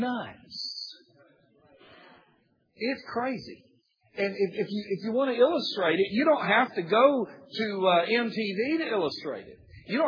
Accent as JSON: {"language": "English", "region": "Alabama", "country": "United States", "said": "I'm from Alabama. I'm a Tide man, all right?"}